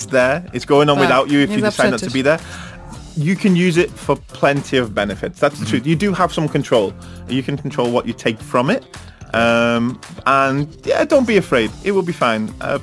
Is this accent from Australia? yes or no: no; Manchester, North West England, United Kingdom; There's a chain of pubs, at least in Manchester, in my hometown, that have now banned mobile phones.